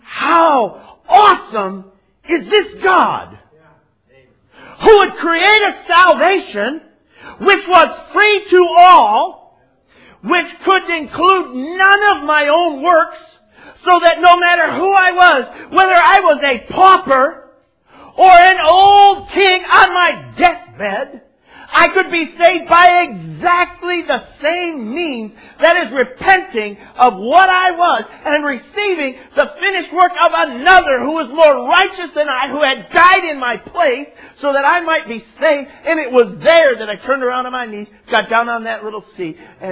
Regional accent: Michigan, United States; I grew up in Michigan, and I married a Texas girl.

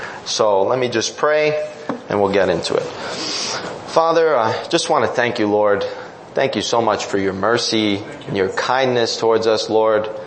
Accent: Canada; I'm always made fun of for my last name and because I'm Canadian.

